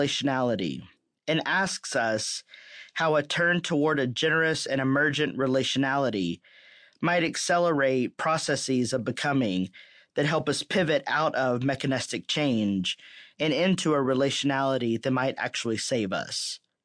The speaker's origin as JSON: {"language": "English", "region": "Texas", "country": "United States", "tie": "born or raised there", "said": "a term I heard frequently growing up in Texas."}